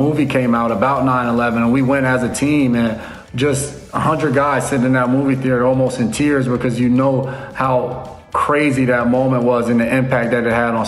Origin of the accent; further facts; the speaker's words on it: New York, United States; also born or lived in New Jersey; just growing up in New York area, New York, New Jersey area